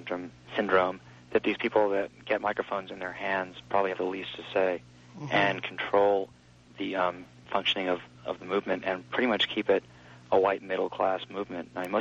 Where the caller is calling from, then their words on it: San Francisco, California, United States; from San Francisco. How you doing?